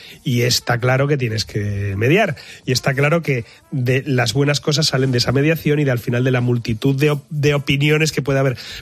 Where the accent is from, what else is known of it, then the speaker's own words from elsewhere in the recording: Asturias, Spain; soy asturiano y soy muy cabezota